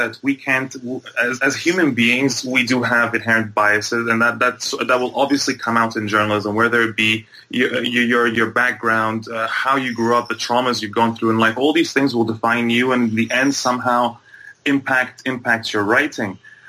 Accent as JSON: {"language": "English", "country": "Egypt", "tie": "born or raised there", "said": "growing up in Egypt under an oppressive regime that also had a fascination with history"}